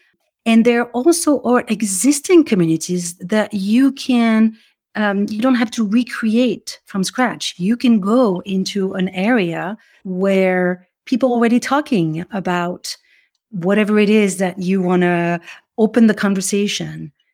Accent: New York City, New York, United States; As a New Yorker, I rarely go shopping for food.

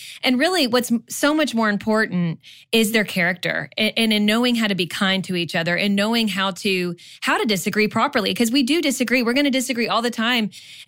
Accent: Canada; By the way, I am Canadian and didn't even vote in the 2016 election.

